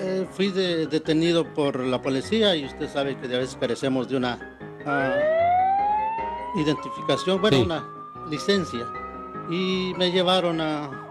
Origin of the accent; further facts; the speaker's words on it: State of Mexico, Mexico; le platicaba que soy del Estado de México, y no porque seamos de allá